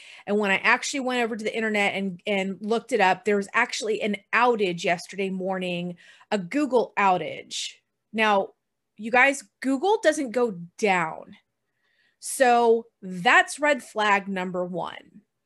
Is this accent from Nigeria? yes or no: no; Texas, United States; I've always had a weather band radio because I grew up in Texas. We have tornadoes growing up